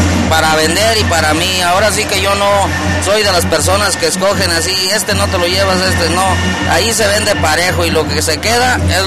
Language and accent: Spanish; Urapa, Michoacán, Mexico; born there; el nombre de Cerro Viejo es el ranchito donde yo nací.